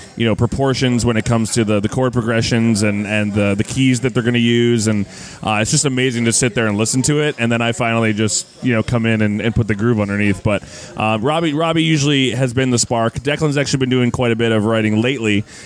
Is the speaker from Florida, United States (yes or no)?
no; New York, United States; I didn't grow up in New Jersey. I grew up in Western New York, where I'm used to 6-foot snowdrifts, no big deal, and fantastic Buffalo wings